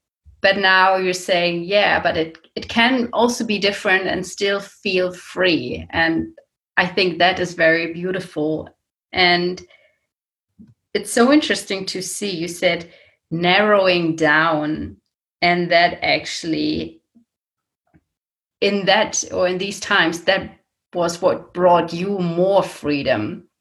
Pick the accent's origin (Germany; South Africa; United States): Germany; English is a second language; So I got back from New Zealand with one of these repatriation flights by the German government. And then I was sitting there in my hometown in a house all to myself.